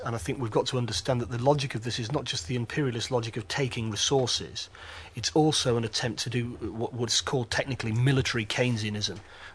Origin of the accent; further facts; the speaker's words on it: United Kingdom; I mean, it's possibly because I'm British